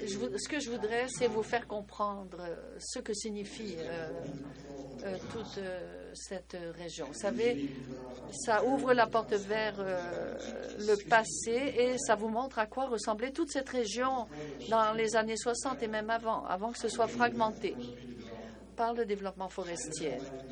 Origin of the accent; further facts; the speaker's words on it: Quebec, Canada; mon vrai pays, c'est la forêt boréale qui est le long de la rivière Broadback. C'est là que je suis né. C'est de là que je viens.